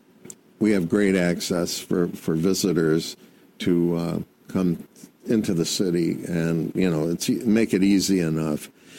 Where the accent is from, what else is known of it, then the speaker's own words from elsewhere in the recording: Gloversville, New York, United States; I think when I grew up in Gloversville, we had a big park, Caroga Lake, and they had an amusement park there.